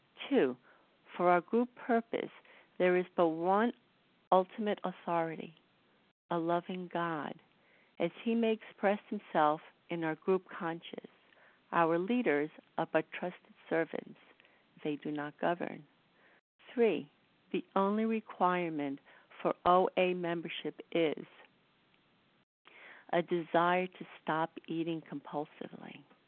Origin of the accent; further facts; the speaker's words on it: New York, United States; I'm from New York, and I'm a very grateful recovered compulsive overeater.